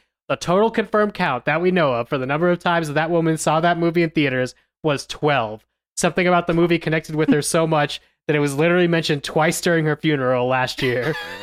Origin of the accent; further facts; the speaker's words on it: Midwest, United States; moved away as an adult; now in Utah, United States; I grew up in the Midwest, but my extended family is almost exclusively from Utah. I moved here as an adult.